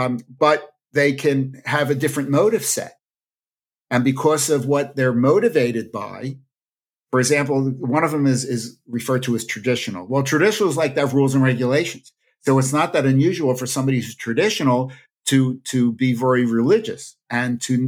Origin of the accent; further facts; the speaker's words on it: Philadelphia, Pennsylvania, United States; I'm a Philly boy. So I grew up in Philadelphia.